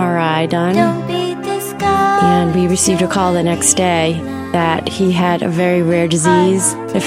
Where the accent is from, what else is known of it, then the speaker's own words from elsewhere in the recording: Walpole, Massachusetts, United States; people would say, where are you from? And we would say, Walpole, Massachusetts.